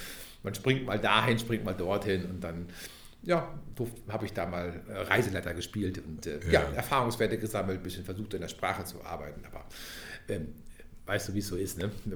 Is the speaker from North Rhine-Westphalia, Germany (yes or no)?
yes; Oelde, North Rhine-Westphalia, Germany; moved away as an adult; now in Northern Germany; Ich bin nach dem Abitur zugereist nach Norddeutschland, so muss ich das sagen. Ich bin streng genommen bin ich Münsterländer.